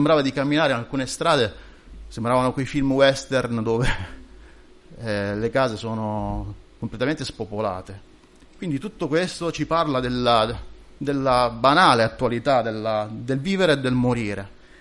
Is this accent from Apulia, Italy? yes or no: yes; Apulia, Italy; sono tornato, dopo credo più di 20 anni in questo periodo dell'anno, nel mio paese di origine, in Puglia appunto